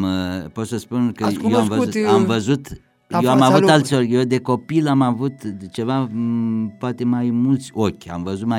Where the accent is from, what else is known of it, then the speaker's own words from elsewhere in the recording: Râmnicu Sărat, Buzău County, Romania; Vreau să vă spun că sunt din Râmnicu Sărat.